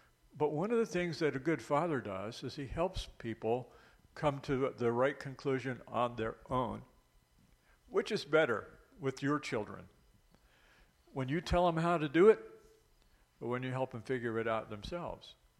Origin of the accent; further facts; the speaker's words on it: West Virginia, United States; We're from West Virginia, both of us.